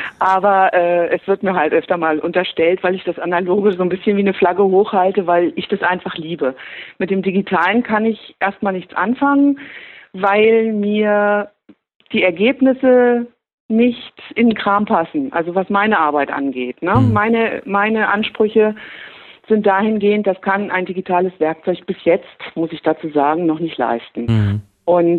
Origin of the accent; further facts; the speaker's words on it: Ober-Ramstadt, Hesse, Germany; Aus Oberramstadt.